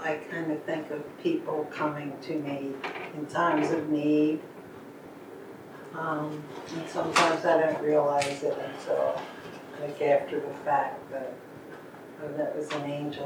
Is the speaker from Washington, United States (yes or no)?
yes; Seattle, Washington, United States; I'm from Seattle.